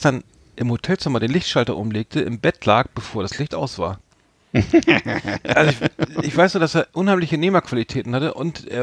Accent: Bremen, Germany; ich bin ja auch als Bremer nicht der geborene Großstädter

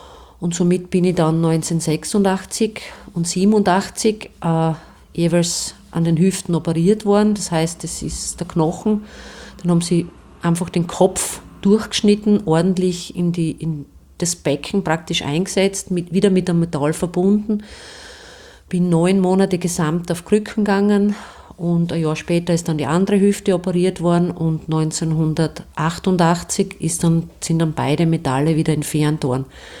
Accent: Styria, Austria; Ich bin in Stallauf bei Steins aufgewachsen

